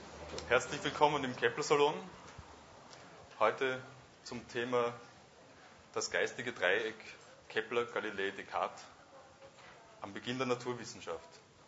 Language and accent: German; Vienna, Austria; Ich komme an sich aus Wien und arbeite für Linz 09 als Produktionsleiter im Bereich darstellende Kunst und im Bereich Musik